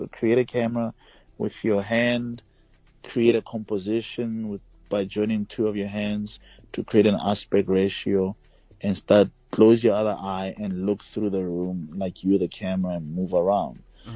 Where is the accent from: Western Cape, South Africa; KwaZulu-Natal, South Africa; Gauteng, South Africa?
Gauteng, South Africa; Pretoria; I'm from Pretoria.